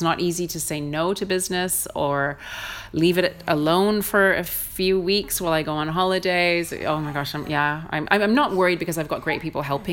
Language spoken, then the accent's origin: English; Canada; now in United Kingdom; And I'm sort of, as a Canadian, I'm having to sort of learn how to banter, which is still new to me.